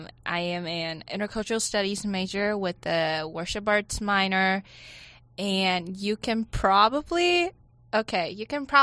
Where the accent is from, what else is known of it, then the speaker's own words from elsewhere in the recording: Taiwan; English is a second language; also born or lived in Shanghai, China; I grew up in many different places, just like moving back and forth. So I was born in Taiwan, and my family moved to China when I was two.